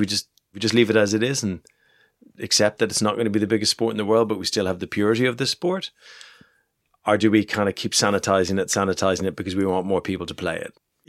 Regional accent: Leinster, Ireland; I'm from Leinster, right?

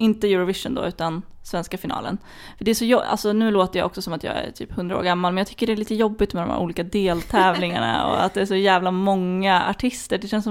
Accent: Flen, Södermanland, Sweden; det brukar ju vara sista dansen hemma i Flen på vårt enda uteställe där

